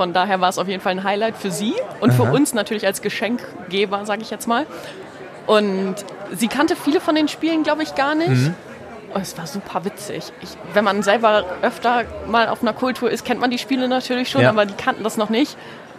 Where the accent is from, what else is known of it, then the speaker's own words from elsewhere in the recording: Oldenburg, Lower Saxony, Germany; born there; Ich komme gebürtig auch aus Oldenburg.